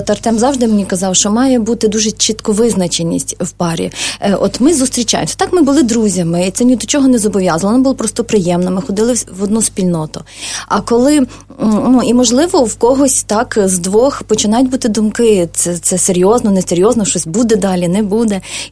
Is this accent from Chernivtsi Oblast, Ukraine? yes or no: no; Lviv, Lviv Oblast, Ukraine; Бо Артем родом з Києва, а я родом зі Львова.